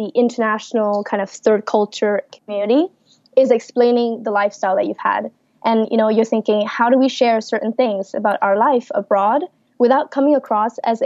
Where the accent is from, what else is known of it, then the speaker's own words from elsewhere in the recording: Malaysia; So I feel kind of a fake when I say, oh, I'm Malaysian or I'm from Malaysia.